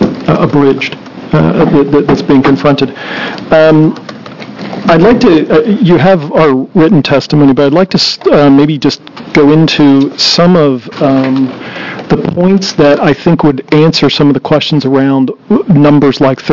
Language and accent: English; Portland, Oregon, United States; I'm from Portland, Oregon